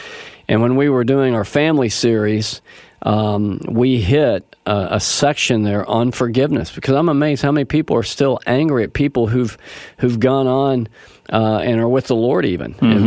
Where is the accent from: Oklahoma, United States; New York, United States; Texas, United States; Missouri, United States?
Oklahoma, United States; Tulsa; I am originally from Tulsa, Oklahoma. Kathy and I both are from Oklahoma, and that's where we met at 4 years of age in church.